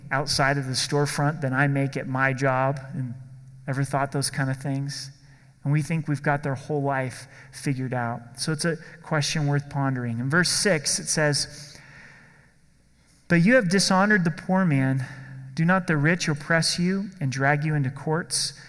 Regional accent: Oregon, United States; In my home state of Oregon, which has gone out of control in a lot of ways

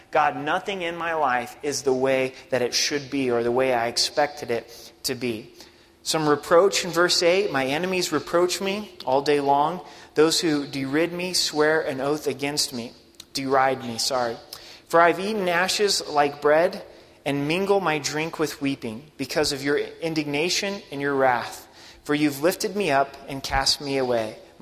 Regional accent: United States; because I'm a American

